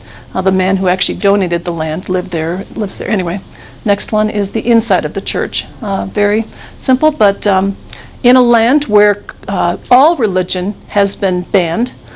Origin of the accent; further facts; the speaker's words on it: United States; Because I am about as obviously American as they get.